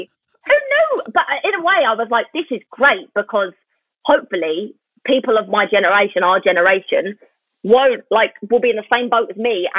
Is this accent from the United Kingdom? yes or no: yes; Lewisham, London, United Kingdom; Yes, I'm from Lewisham.